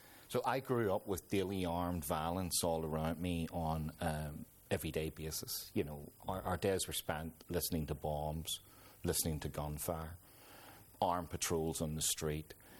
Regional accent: Northern Ireland, United Kingdom; I grew up on the Woodville Road, which is the top end of the Shangle. I was born in 1967 into a left-leaning, socialist-leaning, working-class family in a poverty-stricken street, two up, two down, terraced house

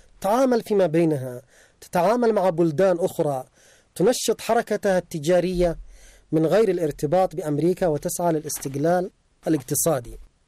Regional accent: Yemen; نحن كشعب يمني ينتمي للإسلام يؤمن بالقرآن

